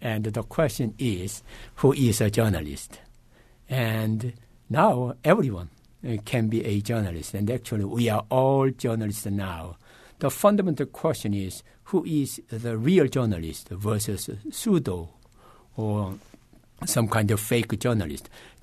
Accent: South Korea; English is a second language; moved away as an adult; now in United States; I am originally from South Korea, and I was a student in South Korea in the 1970s.

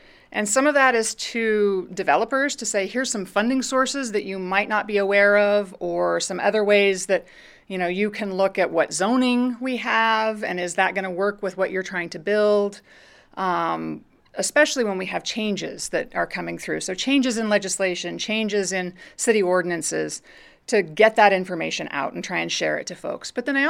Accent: Spokane, Washington, United States; I grew up here in Spokane. Came here as a baby when my dad was being laid off from Boeing, and he got a job here at the city of Spokane.

